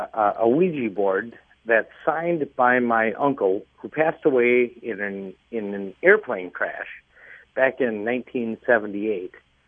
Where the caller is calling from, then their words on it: Golden Valley, Minnesota, United States; Golden Valley.